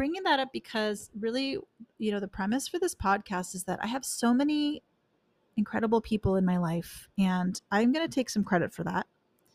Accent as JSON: {"language": "English", "town": "Los Angeles", "region": "California", "country": "United States", "tie": "born or raised there", "said": "I am in the northwest corner of Los Angeles County in what is affectionately known as the Valley, specifically the San Fernando Valley. So I'm a Valley girl, born and raised, Los Angeles girl"}